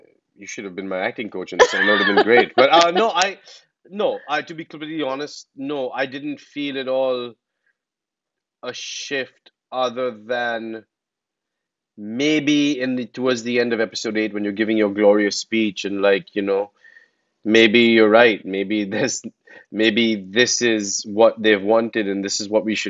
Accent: India; moved away as an adult; now in United States; I think some of it culturally comes from being Indian. I think we grew up, our education system is such where it is very methodical. You know, sort of when I came to America and I was in a calculus class in college when I was 18

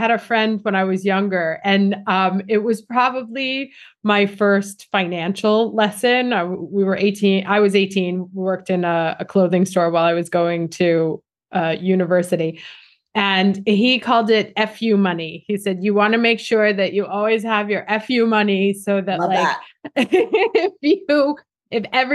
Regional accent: United States; now in Italy; I live in Italy now. I'm obviously from the United States, where debt is like, of course you're going to get into debt.

